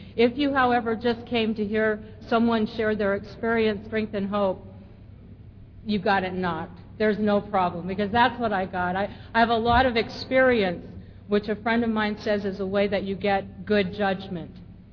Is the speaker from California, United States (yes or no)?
no; Lansing, Michigan, United States; born there; I was born in Lansing, Michigan, to parents who really don't like children.